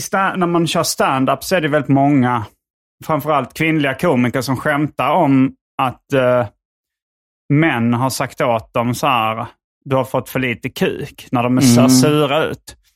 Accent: Hjärup, Skåne, Sweden; also born or lived in Malmö; Jag föddes i Malmö, flyttade till Hjärup som ligger mellan Malmö och Lund. Så det är liksom en sovstad mellan Malmö och Lund.

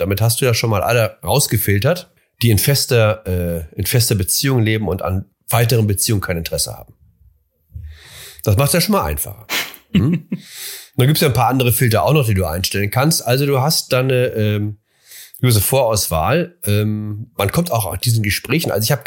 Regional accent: Hamburg, Germany; born there; moved away; Ich bin in Hamburg geboren, war in Hamburg ganz gern, aber als ich da neulich wieder war, sagte ich, es war auch okay, dass ich jetzt weg bin.

